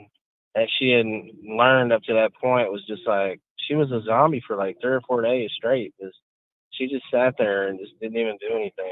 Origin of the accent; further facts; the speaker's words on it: Arkansas, United States; from Arkansas.